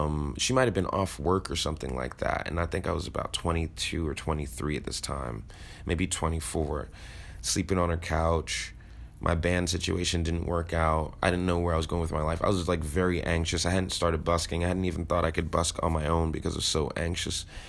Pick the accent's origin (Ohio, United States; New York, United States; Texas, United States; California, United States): New York, United States; Brooklyn; being a black kid immigrant mother from Barbados, black kid growing up in Brooklyn in the 80s, very dangerous.